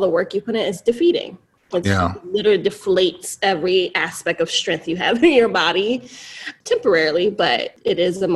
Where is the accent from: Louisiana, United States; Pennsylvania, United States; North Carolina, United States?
North Carolina, United States; now in Los Angeles, United States; because I was from North Carolina and we have urban areas, but not really. Like our cities are not cities.